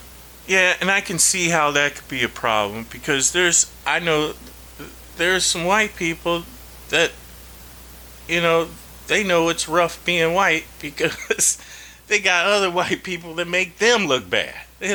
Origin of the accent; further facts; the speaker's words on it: Missouri, United States; I'm from Missouri.